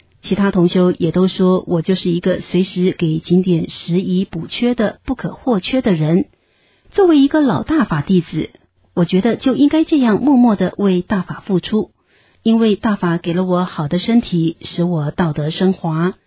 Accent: Jiangsu, China; 我说，我也是江苏来的，苏北人

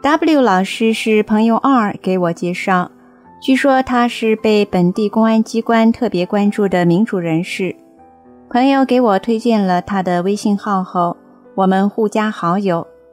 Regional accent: China; 在网上我邀请他来大陆游玩时，一定要到我的家乡见见面

